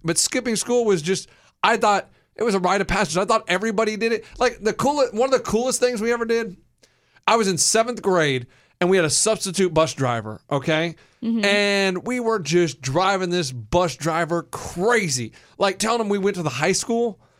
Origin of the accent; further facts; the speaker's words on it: Austin, Texas, United States; See, I grew up in Austin, so I skipped all the, and we could skip all the time and it was no problem.